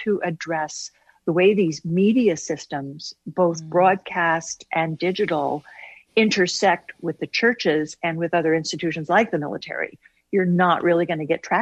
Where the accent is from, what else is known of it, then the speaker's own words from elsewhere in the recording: Oklahoma, United States; I grew up in Oklahoma, And if you look at it in terms of American history, you have a disproportionate number of people in the military from the South.